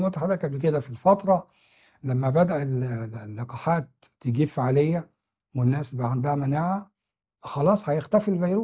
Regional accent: Egypt

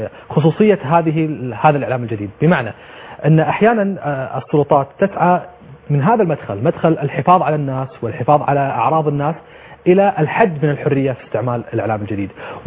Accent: Kuwait

